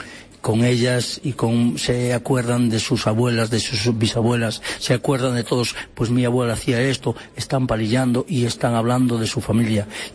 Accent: Camariñas, Galicia, Spain; Muchas veces no somos conscientes los de Camariñas que un pueblo, un ayuntamiento tan pequeño, seamos capaces de hacer o ser el corazón del encaje del mundo entero.

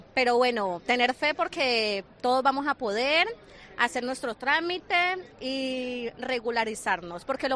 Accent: Colombia; now in Spain; Yo soy colombiana, con mucho honor, quiero a todos mis inmigrantes

